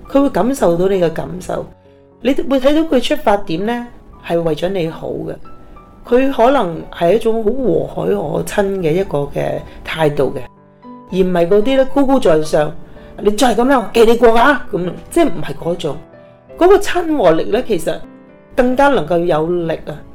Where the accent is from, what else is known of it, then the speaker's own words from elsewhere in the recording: China; 我很喜欢我们中国人呢有个领导人温家宝总理。